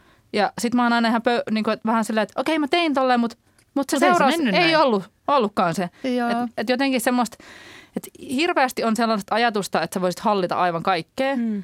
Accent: Turku, Southwest Finland, Finland; Olen turkulainen.

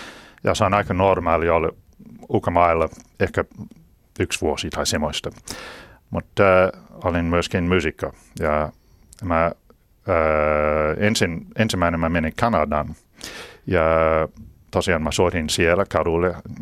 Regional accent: Auckland, New Zealand; Finnish is a second language; now in Finland; Mä kasvoin Aucklandissa ja kyllä olen matkustanut paljon ja löysin suomea lopuksi.

